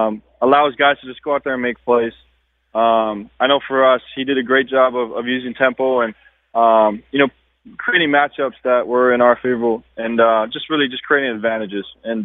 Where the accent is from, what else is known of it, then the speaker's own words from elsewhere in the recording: Hawaii, United States; For us growing up in Hawaii and you know going to the same high school as him